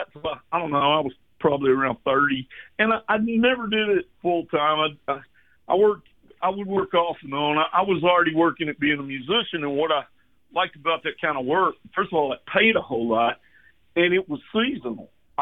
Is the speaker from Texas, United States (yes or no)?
yes; Livingston, Texas, United States; I grew up in Polk County. It's like south of y'all, a couple hundred miles. It's southeast Texas, just north, about 70 miles due north of Houston. County seat's Livingston. I was born in the hospital there and graduated from that high school.